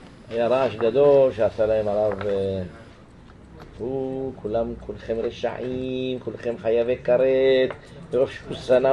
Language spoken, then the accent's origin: Hebrew; Jerusalem, Jerusalem District, Israel; עין כרם קראו לזה. היום זה ישתנה, מישהו, אתה מכיר את ירושלים? מקום יפה היה